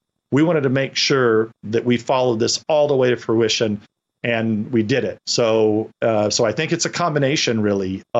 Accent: California, United States; surely not a fan of how Newsom is running the state of California, my home state.

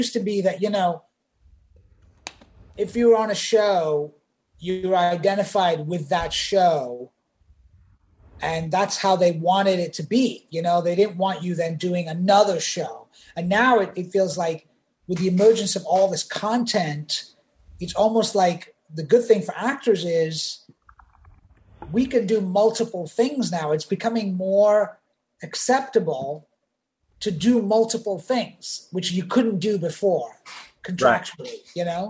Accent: England, United Kingdom; and I grew up in England

